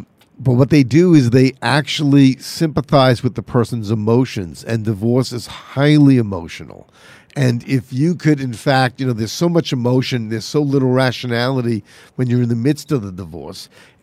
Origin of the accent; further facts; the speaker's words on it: New York City, New York, United States; I'm born and bred in New York City, Margaret, and in New York, in Manhattan in particular, the divorce rate is definitely higher.